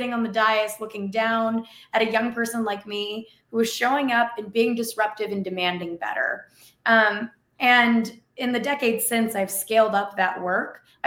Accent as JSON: {"language": "English", "town": "Tucson", "region": "Arizona", "country": "United States", "tie": "born or raised there", "said": "I was raised here in Tucson, where I'm now running for Congress, by a single mom."}